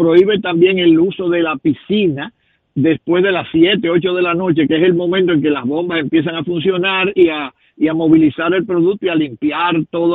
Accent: Dominican Republic; todos los que somos dominicanos somos perjudicados.

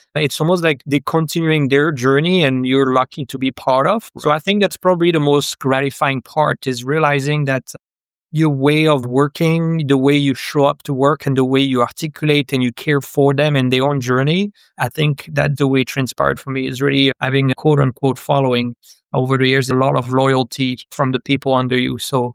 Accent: France; English is a second language; I grew up in France.

